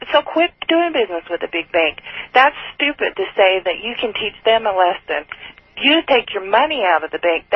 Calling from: Layton, Utah, United States; from Layton, Utah.

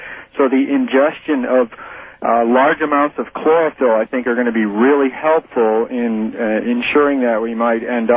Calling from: Madison, Wisconsin, United States

